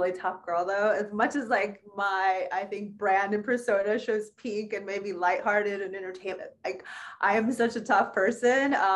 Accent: New York, United States; being a New Yorker, it doesn't faze you.

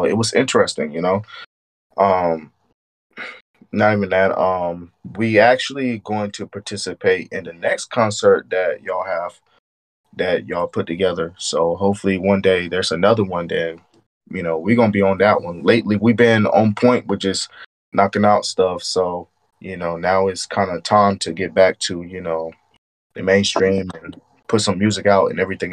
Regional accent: Fayetteville, North Carolina, United States; I had to take a trip back to North Carolina, which both of us is from. We're from Fayetteville, North Carolina, same city as

